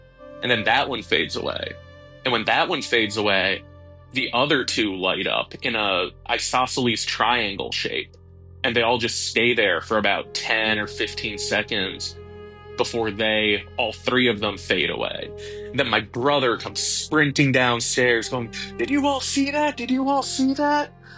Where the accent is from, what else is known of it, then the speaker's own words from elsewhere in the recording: Ashland, Wisconsin, United States; now in Chicago, United States; I'm from Chicago, but this story takes place in the town I grew up in northern Wisconsin. It's a place called Ashland.